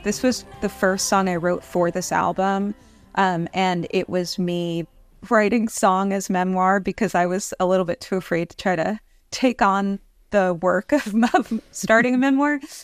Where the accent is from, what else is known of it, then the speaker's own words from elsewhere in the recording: New York, United States; Well, growing up in New York and also just, I would say, in a community of radical-minded people, of artists, of outsiders